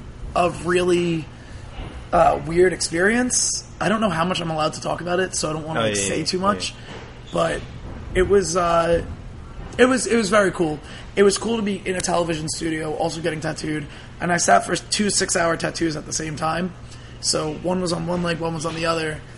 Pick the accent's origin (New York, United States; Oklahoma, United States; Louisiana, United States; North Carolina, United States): New York, United States; New York City; But that's because I'm from Staten Island, and all of us love … because we kind of have to.